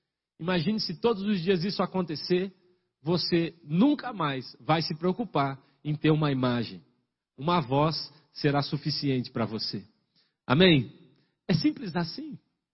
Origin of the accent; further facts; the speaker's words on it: Paraná, Brazil; Eu falei, vim do Paraná. Vim só para passar esse tempo aqui, para evangelizar.